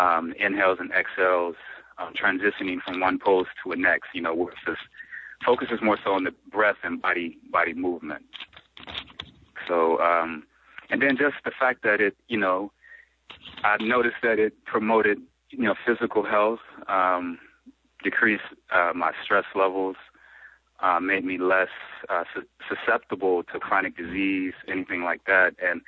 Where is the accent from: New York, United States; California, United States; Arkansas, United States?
New York, United States; Brooklyn; also born or lived in Memphis, Tennessee / Washington, D.C. / Philadelphia, Pennsylvania; So I was born in Memphis. Raised in Brooklyn, New York. I lived in D.C., Philly.